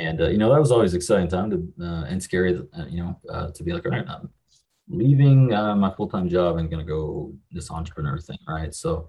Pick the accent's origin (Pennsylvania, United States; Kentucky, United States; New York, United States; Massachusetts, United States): Kentucky, United States; Yeah, so I'm from the middle of nowhere in Kentucky. It's about as far west Kentucky as you can get. Grew up here, went and joined the military